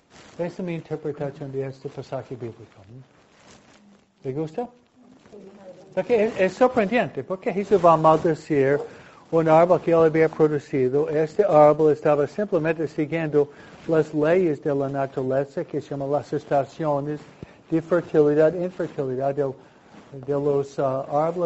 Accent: New York, United States; also born or lived in New Jersey; now in California, United States; porque yo vengo de Nueva York y Nueva Jersey, donde yo fui criado, ¿no?

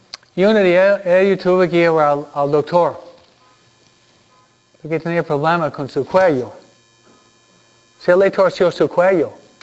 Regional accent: Manhattan, New York, United States; Y fue en pleno centro de Nueva York. Yo vengo de Manhattan.

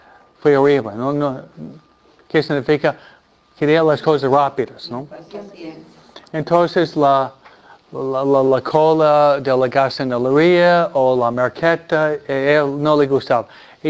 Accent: northeast, Mexico; los que viven de la parte del noreste de donde vengo yo

